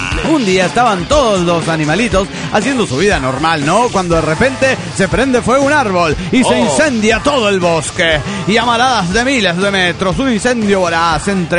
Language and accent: Spanish; Monterrey, Nuevo León, Mexico; de Monterrey, Nuevo León, México.